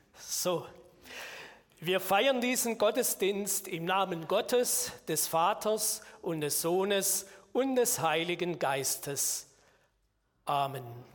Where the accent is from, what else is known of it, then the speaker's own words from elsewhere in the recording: Murr, Baden-Württemberg, Germany; ich komme aus Murr, da wohne ich mit meiner Frau. Und ja, ich bin Prädikant unserer Landeskirche.